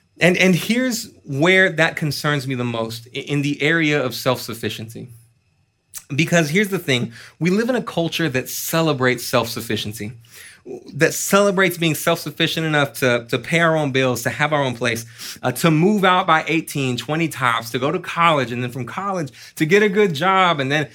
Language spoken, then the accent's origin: English; Austin, Texas, United States; I was born and raised here in Austin.